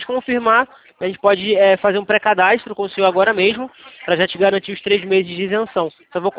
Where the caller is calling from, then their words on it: Rio de Janeiro, Brazil; Eu falo do Rio de Janeiro.